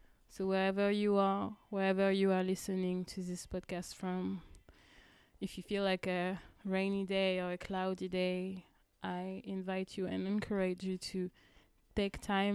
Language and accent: English; France; English is a second language; moved away as an adult; now in United Kingdom; Bear in mind that I was raised in France. I lived in France until I was 18. And when I turned 18, after I finished, I guess, the equivalent of high school, lycée in France, so I did my baccalaureate, I decided to come to the UK.